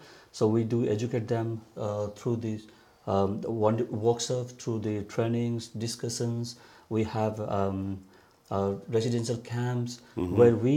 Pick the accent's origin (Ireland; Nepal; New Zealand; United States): Nepal; Eastern Nepal; I'm from Nepal. So I am from the eastern part of Nepal, quite close to India border.